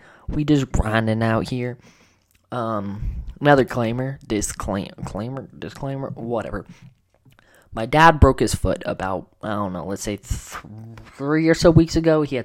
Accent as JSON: {"language": "English", "region": "Colorado", "country": "United States", "tie": "born or raised there", "said": "currently, I am living in the basement of a house I grew up in Colorado, and I am 22 years old"}